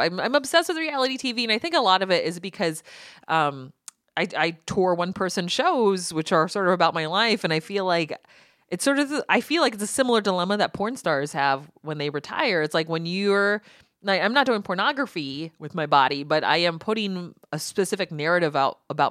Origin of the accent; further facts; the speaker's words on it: United States; And I, you know, this is just being an American, right?